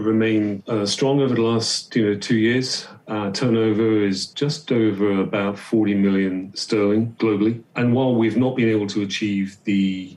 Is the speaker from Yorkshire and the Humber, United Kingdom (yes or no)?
no; Coventry, West Midlands, United Kingdom; It's in my hometown in Coventry. I was born the same year that the University of Warwick was founded.